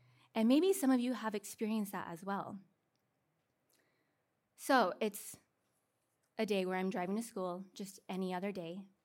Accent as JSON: {"language": "English", "town": "Seattle", "region": "Washington", "country": "United States", "lives_now": "California, United States", "said": "And I'm from Seattle, and Californians just do it like all the time aggressively, and I'm still learning how to like understand that."}